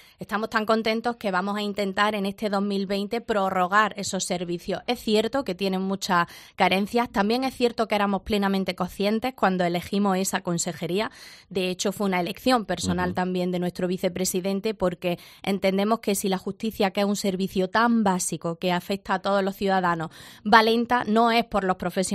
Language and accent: Spanish; Jaén, Andalusia, Spain; lo hice muy comprometida con mi tierra, sabiendo que Jaén tenía muchísimas necesidades